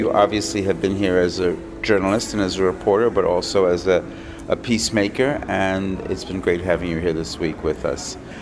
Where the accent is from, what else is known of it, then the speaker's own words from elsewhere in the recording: New York, United States; But because I was from New York and they were really trying to de-emphasize prosecution of people from big cities